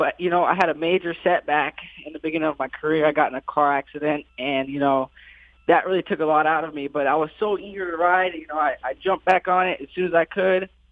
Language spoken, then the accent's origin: English; Ocala, Florida, United States; also born or lived in Miami; Well, I'm originally from Florida. I was born in Miami, but we moved from Miami to Ocala when I was about 10 years old